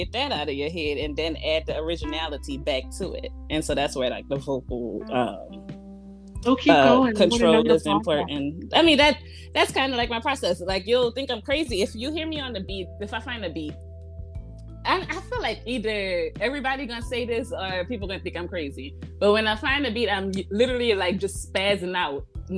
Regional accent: New Orleans, Louisiana, United States; So I'm from New Orleans, born and raised in New Orleans.

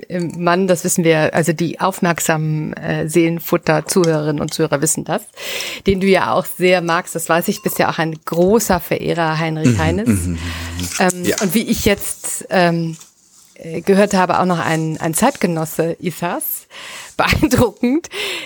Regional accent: Düsseldorf, North Rhine-Westphalia, Germany; Ich bin ja auch Düsseldorferin

